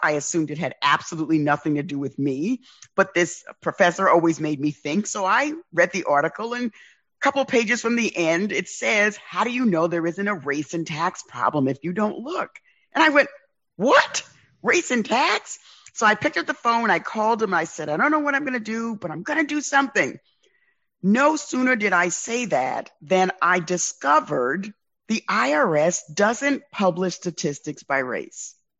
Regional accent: New York City, New York, United States; my origin story is I grew up in the South Bronx.

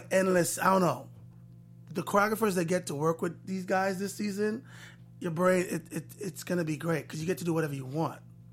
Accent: Jamaica; now in Toronto, Canada; growing up in Jamaica, it's a lot of musicals and stuff on TV.

